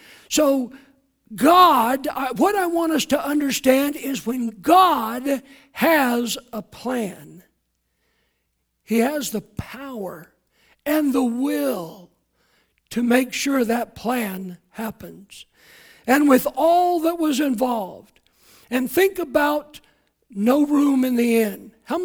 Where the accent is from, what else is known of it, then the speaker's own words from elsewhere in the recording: Harlan, Kentucky, United States; And I thought, that's my hometown, Harlan, Kentucky. I was born in the brick hospital there.